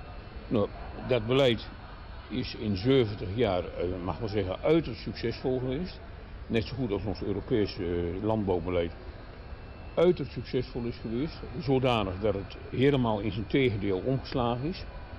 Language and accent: Dutch; Eindhoven, North Brabant, Netherlands; Je kunt bijvoorbeeld van Eindhoven, waar ik vandaan kom, naar Düsseldorf, dat gaat.